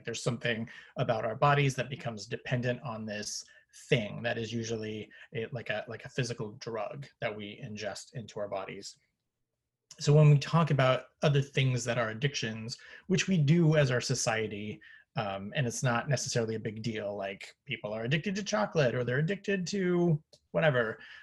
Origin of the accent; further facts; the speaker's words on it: Seattle, Washington, United States; I hail from Seattle, and I have been working with teenagers since I was one.